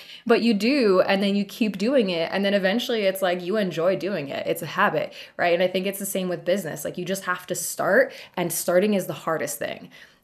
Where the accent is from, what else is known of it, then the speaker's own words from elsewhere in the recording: Poland; moved away; also born or lived in Chicago / New York / San Diego; I grew up in Poland, and then I was in Chicago for 13 years, and I was in New York, and then I was in San Diego, and all of those places are sea level.